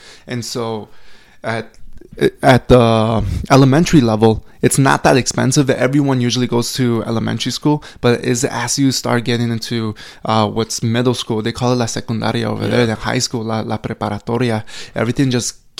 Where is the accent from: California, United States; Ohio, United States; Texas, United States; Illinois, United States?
Illinois, United States; Chicago; also born or lived in Mexico; I grew up in Chicago. Like my childhood is in Chicago. I was raised here from 2 to about, I want to say, 12, 13 years old.